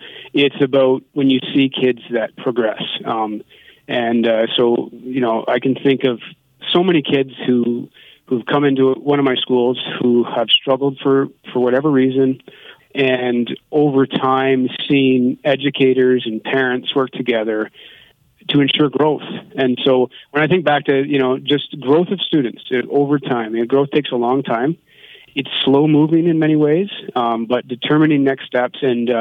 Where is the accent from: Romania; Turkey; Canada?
Canada; Simcoe, Ontario; I grew up in Norfolk. I grew up in Simcoe. Moved here when I was in grade 2 and graduated from Simcoe Composite School and then returned after university.